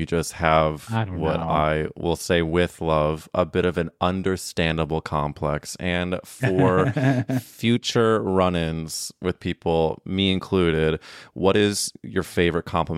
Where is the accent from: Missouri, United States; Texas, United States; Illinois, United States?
Missouri, United States; First of all, I'm also from Missouri, and so Missouri was huge for me.